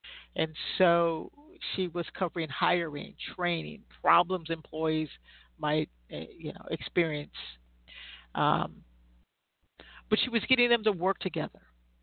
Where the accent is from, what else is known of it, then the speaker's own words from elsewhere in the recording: Illinois, United States; born there; If you're familiar with Chicago, I'm from Illinois. I was born in Illinois, so I'm very familiar with the Chicago Loop